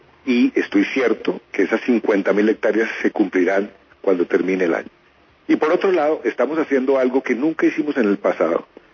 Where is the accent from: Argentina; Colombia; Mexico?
Colombia; Los aliados en la región, en el continente, más cercanos a Estados Unidos para luchar contra el crimen transnacional, somos los colombianos.